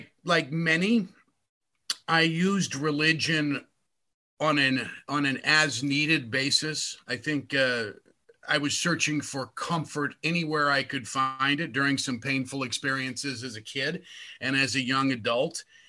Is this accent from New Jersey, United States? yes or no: no; Hammond, Indiana, United States; That's at WJOB in Hammond, my hometown radio station